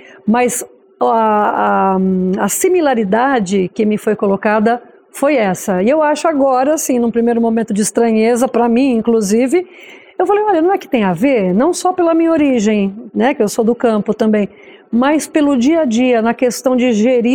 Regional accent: Gastão Vidigal, São Paulo, Brazil; Sou originária do interior de São Paulo, região noroeste paulista, Gastão Vidigal, grande metrópole. Sou descendente de espanhóis, cresci no campo

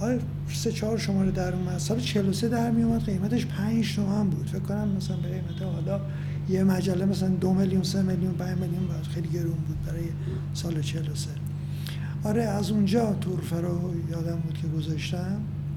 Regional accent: Tehran, Tehran Province, Iran; born there; من که زاده تهرانم، ولی اجداد من از عراق اومدن.

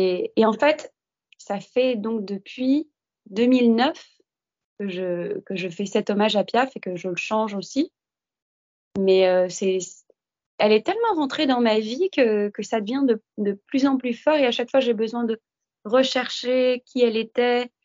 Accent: France; born there; j'ai la nationalité française. Oui, je suis née en France. Oui, j'ai toute une culture française

